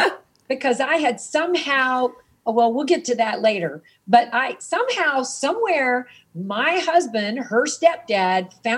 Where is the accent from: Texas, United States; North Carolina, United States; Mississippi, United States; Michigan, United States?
Mississippi, United States; So I'm from Mississippi. I never heard the word gay when I was being raised in the 50s and 60s.